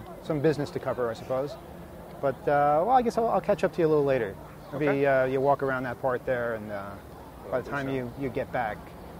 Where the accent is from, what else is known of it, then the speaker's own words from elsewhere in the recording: United States; but I am American, and you know, I haven't had any issues with people about anything.